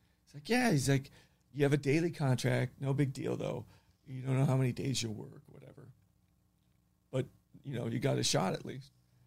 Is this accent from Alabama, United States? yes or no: no; Encino, California, United States; yeah, I'm from Encino. I'm super Western.